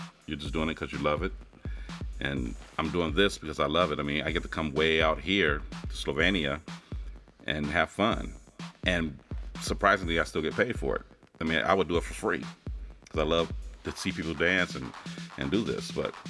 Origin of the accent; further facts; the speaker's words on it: Los Angeles, California, United States; So growing up in Los Angeles in the black neighborhood, I needed to have